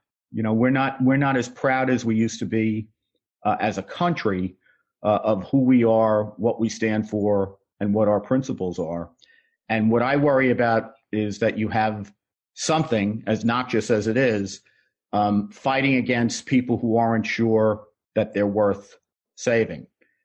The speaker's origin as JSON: {"language": "English", "town": "New York City", "region": "New York", "country": "United States", "tie": "born or raised there", "said": "But I grew up in the Bronx in the 1960s and 70s, high crime."}